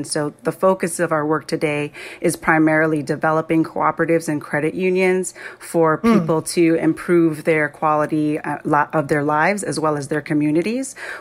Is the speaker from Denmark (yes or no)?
no; Jamaica; I'm originally from Jamaica.